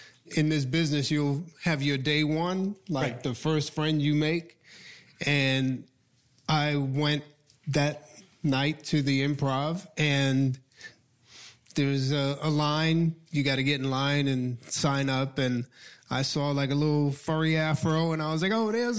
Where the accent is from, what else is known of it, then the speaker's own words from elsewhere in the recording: New York City, New York, United States; So I grew up in New York, in New York City, Manhattan, and I had finished high school, and I wanted to be a comedian, but I had no idea how.